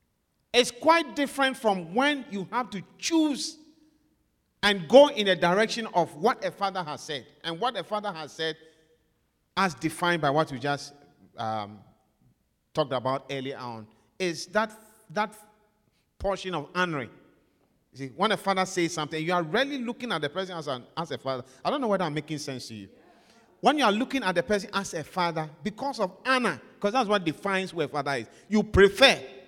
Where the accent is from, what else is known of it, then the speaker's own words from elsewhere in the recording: Ghana; now in United States; I am an American. Yes. I took the oath and I turned my back on Ghana.